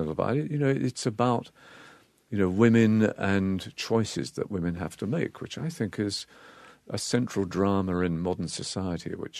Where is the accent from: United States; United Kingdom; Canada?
United Kingdom; England; I grew up in England.